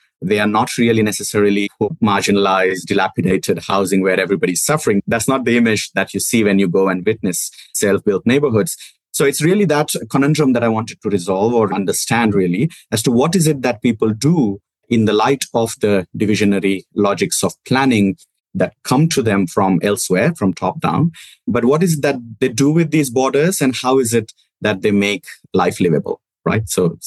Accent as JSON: {"language": "English", "region": "Western India", "country": "India", "tie": "born or raised there", "said": "So when I grew up in Western India, cities of Western India, I saw that there were inequalities within cities"}